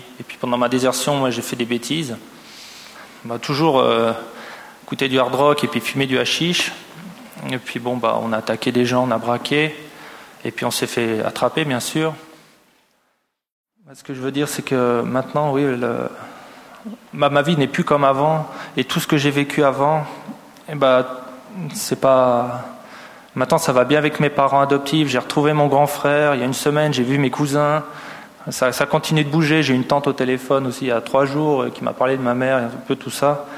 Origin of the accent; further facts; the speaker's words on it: Saint-Denis, Île-de-France, France; now in Switzerland; ça fait 7 ans que je suis en Suisse, en Valais. Mais je viens de France, je viens de Saint-Denis, la banlieue. Donc, je suis né en 75.